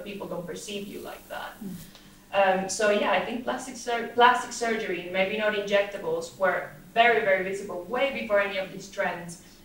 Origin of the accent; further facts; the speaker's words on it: Colombia; I'm from Colombia, and while social media may have raised the visibility of injectables